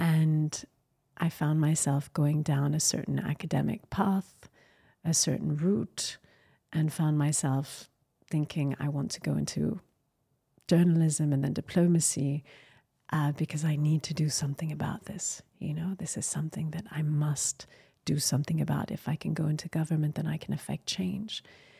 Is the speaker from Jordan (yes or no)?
yes; Jordan; And then I was a Jordanian national. And then I would start to tell people I'm Jordanian.